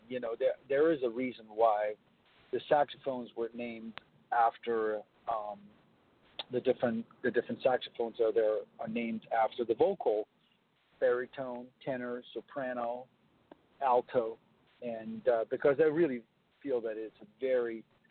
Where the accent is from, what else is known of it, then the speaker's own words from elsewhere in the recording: Copenhagen, Capital Region of Denmark, Denmark; English is a second language; I grew up in Copenhagen, Denmark, and originally I played the clarinet